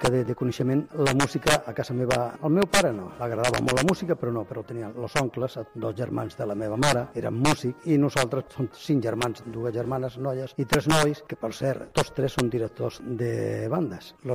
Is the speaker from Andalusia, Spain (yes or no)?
yes; Guadix, Andalusia, Spain; now in Molins de Rei, Spain; Soc natural de Granada, d'un poble que es diu Guadits, molt musical, eh? Musical perquè sempre han hagut bandes i visc a Molins de Rei des del 62